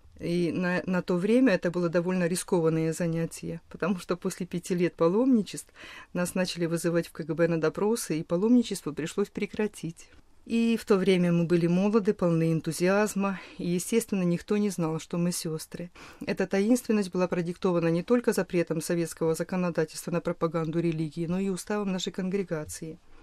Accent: Khmelnytskyi Oblast, Ukraine; born there; я принадлежу конгрегации сестер от ангелов, что я родилась на Украине, на Хмельниччине, в польской семье, что училась в украинской школе.

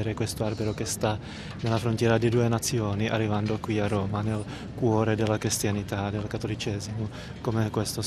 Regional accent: Czechia; Italian is a second language; Io sono della Repubblica Ceca.

